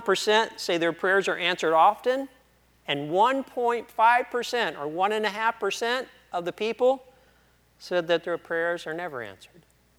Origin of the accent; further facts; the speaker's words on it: Detroit, Michigan, United States; now in Tennessee, United States; I've already said that I grew up in Detroit. I moved to Tennessee, and I became an elementary school teacher.